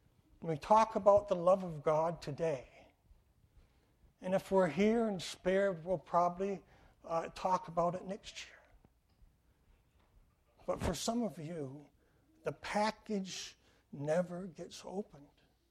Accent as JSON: {"language": "English", "town": "Detroit", "region": "Michigan", "country": "United States", "tie": "born or raised there", "said": "I was a Detroit boy, and we grew up in Detroit, went to Detroit public schools."}